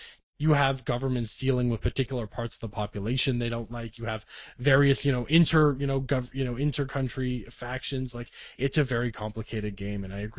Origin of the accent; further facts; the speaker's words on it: Canada; especially as a Canadian, it's quite staggering that my bank won't let me have a long password